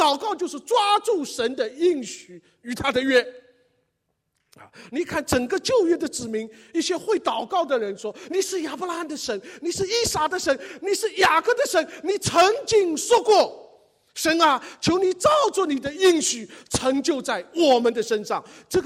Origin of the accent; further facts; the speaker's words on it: China; 我们中国人就缺少这个盟约和契约。